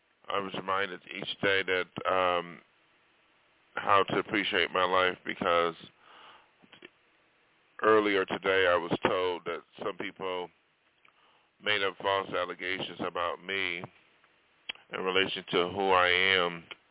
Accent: New York, United States; now in Los Angeles, United States; That's why I came from New York State and came to Hollywood to be a star.

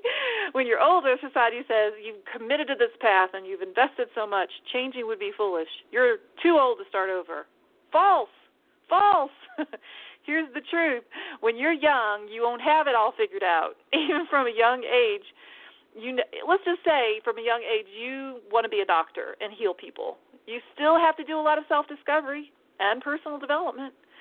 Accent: Texas, United States; women in my home state of Texas at 65 are one of the largest growing populations of workers

